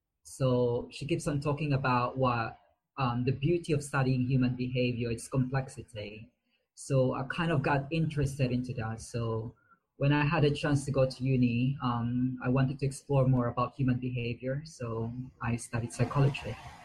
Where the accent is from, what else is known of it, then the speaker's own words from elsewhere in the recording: Manila, Metro Manila, Philippines; Actually, I'm originally from the Philippines. As you could probably read from my Twitter bio, I grew up in a slum in Manila, which is the capital of the Philippines.